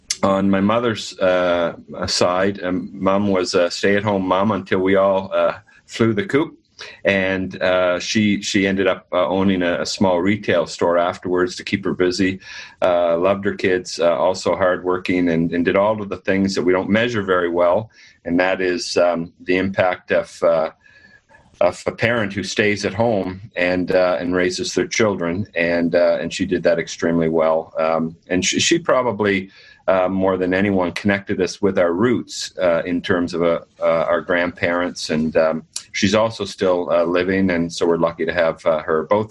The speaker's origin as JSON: {"language": "English", "town": "New Glasgow", "region": "Nova Scotia", "country": "Canada", "tie": "born or raised there", "said": "I often bring up my hometown of New Glasgow. It's a true blue-collar, hardworking community, coal mining and fishing, lumber, steel, that kind of thing."}